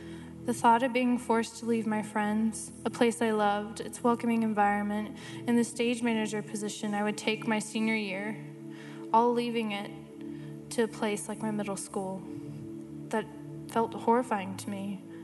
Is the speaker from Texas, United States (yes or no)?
yes; Dallas, Texas, United States; also born or lived in Alabama; I was born in Alabama, but by the grace of God, I grew up in Dallas, Texas.